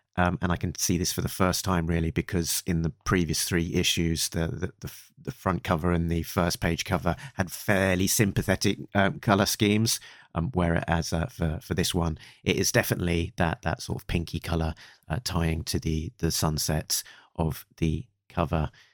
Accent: England, United Kingdom; I normally say Hammer because I'm English. We don't have the long A's so much.

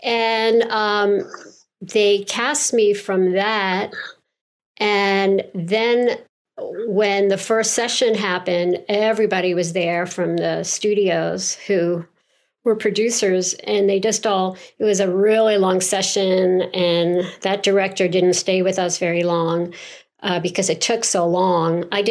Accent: New York, United States; accent: New York; And I'm from New York. So I said, sure.

